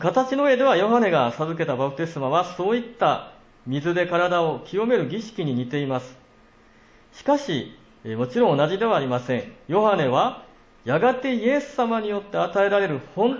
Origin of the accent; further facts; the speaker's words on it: Yamagata, Japan; 私のふるさとの山形でもイナゴを 食べます、